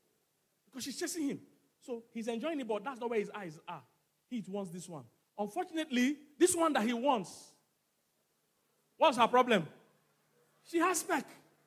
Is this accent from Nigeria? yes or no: yes; Lagos, Nigeria; I'm just Igbo by name, but by culture, I'm more Yoruba than Igbo. Because I was born and bred in Lagos. I've lived all my life here.